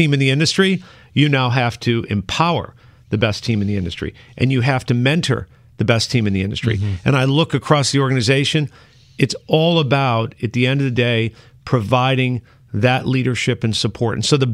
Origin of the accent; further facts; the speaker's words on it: Buffalo, New York, United States; born there; So I was born in Buffalo, New York.